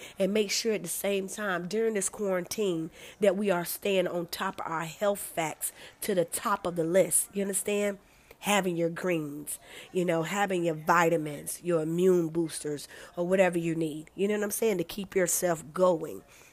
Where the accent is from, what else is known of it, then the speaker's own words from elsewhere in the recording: United States; I am one American citizen. Okay. AKA Blackfoot Indian who loves China.